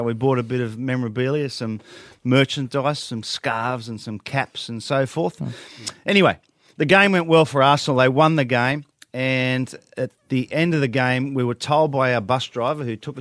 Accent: Australia; being an Australian

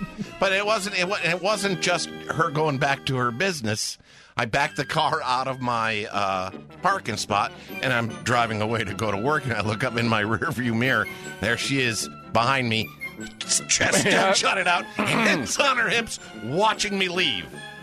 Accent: United States; I said, but I'm American.

